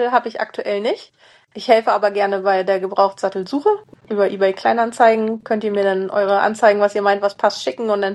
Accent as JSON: {"language": "German", "region": "Schleswig-Holstein", "country": "Germany", "said": "Also ich komme aus der Nähe von Norderstedt und so in dem Umkreis um Norderstedt rum bewege ich mich und genau. Also ja, Hamburger Raum, Schleswig-Holstein"}